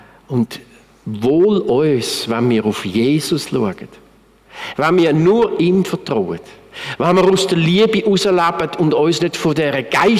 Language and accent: German; Switzerland; Wir als Schweizer, die die direkte Demokratie so gern haben, können das eigentlich gar nicht verstehen.